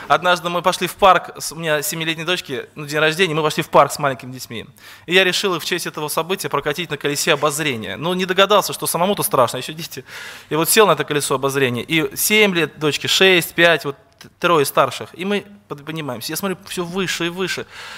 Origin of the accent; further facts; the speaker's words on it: Yeysk, Krasnodar Krai, Russia; я из Краснодарского края, город Ейск.